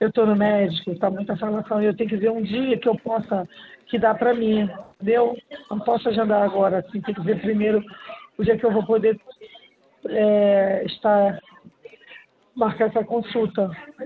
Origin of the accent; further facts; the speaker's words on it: Nova Iguaçu, Rio de Janeiro, Brazil; Sim, amor. Sou daqui de Nova Iguaçu mesmo.